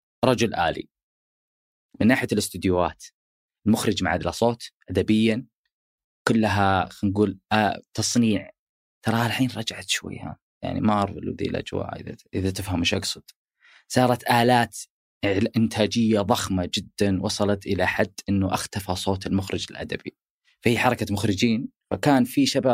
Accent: Saudi Arabia; الفنانين عندنا في السعودية مرة كثير المشاريع قليلة

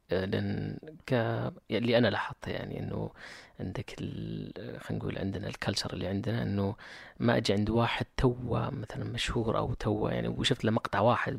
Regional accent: Saudi Arabia; كنت المركز الأول كسعودي أكثر متابعة.

